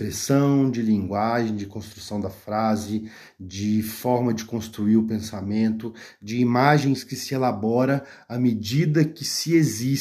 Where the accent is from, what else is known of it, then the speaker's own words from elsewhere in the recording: Minas Gerais, Brazil; accent: mineiro; eu consigo misturar um mineiro, um sotaque com gírias e forma de construção e articulação das palavras e do pensamento, que é de raiz mineira rural, com uma formação acadêmica.